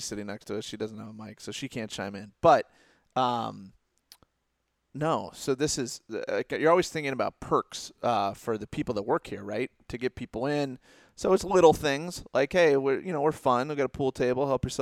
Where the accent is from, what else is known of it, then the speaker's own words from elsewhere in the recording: Ames, Iowa, United States; I think my wife grew up the same way. We grew up in the same town. We're both from Ames